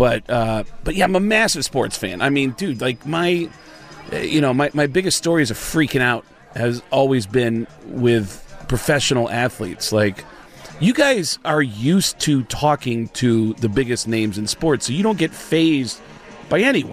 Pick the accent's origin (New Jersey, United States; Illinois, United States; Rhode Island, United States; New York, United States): New York, United States; New York City; Yeah, I'm from New York originally. I grew up 10 miles from Yankee Stadium.